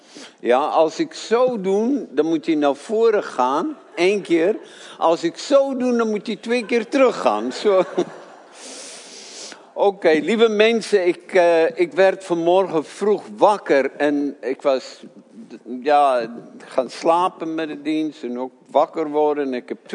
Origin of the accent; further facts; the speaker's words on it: South Africa; ik ben in Zuid-Afrika opgegroeid en we hadden citroenen, die waren zo groot.